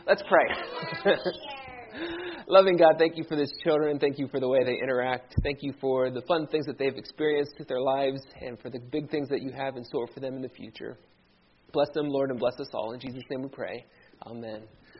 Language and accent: English; Ohio, United States; I remember last week standing up here and talking about my hometown favorite, Cleveland Cavaliers. I grew up just 45 minutes south of Cleveland